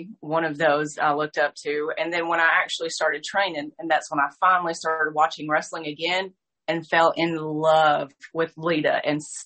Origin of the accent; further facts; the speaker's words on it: Tennessee, United States; I'm from Salty Daisy, Tennessee.